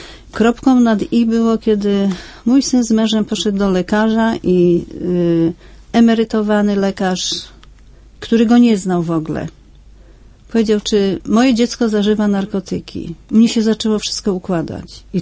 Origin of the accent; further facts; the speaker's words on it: Toruń, Kuyavian-Pomeranian Voivodeship, Poland; bo jestem z Torunia